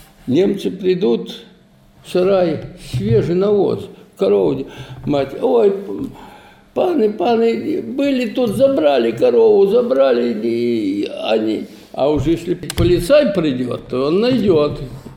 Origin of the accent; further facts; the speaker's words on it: Mogilev Region, Belarus; Деревня Каменка. Вот, Шкловский район, Могилевской области, в Беларуси я всю войну окончал. Я сам белорус.